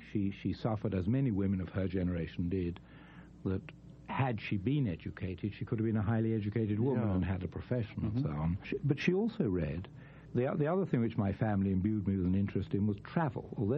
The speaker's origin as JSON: {"language": "English", "region": "London", "country": "United Kingdom", "tie": "born there", "said": "I was born in London. I'm one of the very few people who was both conceived and born during the 10-month reign of King Edward VIII."}